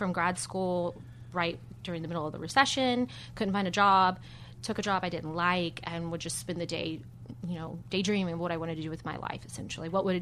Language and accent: English; Pensacola, Florida, United States; I'm born and raised in Pensacola. Yes.